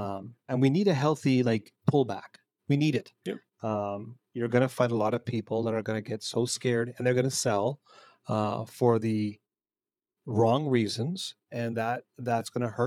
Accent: Canada

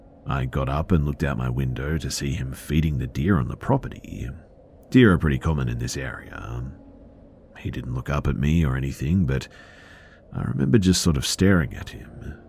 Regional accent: Spain; moved away as an adult; now in New York, United States; we're from Spain, and when this happened, end of September 2023, we were fairly new to the US. I moved here a while back for law school

